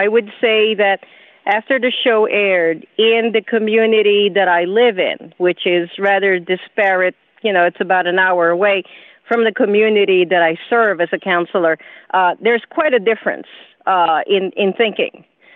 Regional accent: Philippines; from where I grew up in the Philippines, which is my native country of origin, to the present time

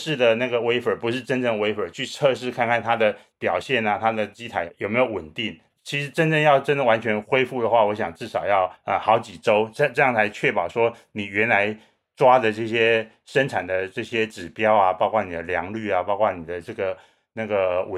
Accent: Taiwan; 我想地震当然是我们在台湾长大的人是不可避免的，我们从小也很习惯这个地震哈。

